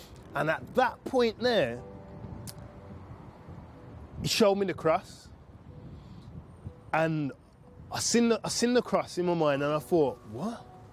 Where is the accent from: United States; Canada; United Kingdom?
United Kingdom; Wolverhampton, West Midlands; I'm 31 and I'm from Wolverhampton. Every Sabbath, I'd be reading Desire of Ages and just getting to know Christ.